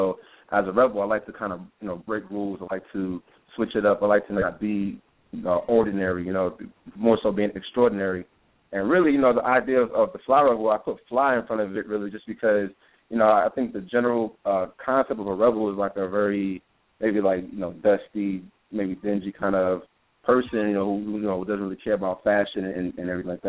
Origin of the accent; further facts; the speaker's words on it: New York, United States; now in Atlanta, United States; pretty much I'm from the Bronx, New York, so BX Stand Up, anybody from the Bronx listening, I'm out here in Atlanta